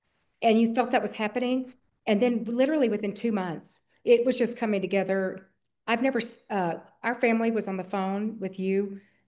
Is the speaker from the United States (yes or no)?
yes; the South, United States; I'm from the South and I'm friendly.